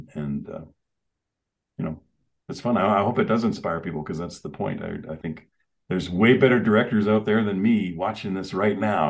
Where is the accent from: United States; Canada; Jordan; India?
Canada; No, I'm Canadian. I'm sorry. I have no temper.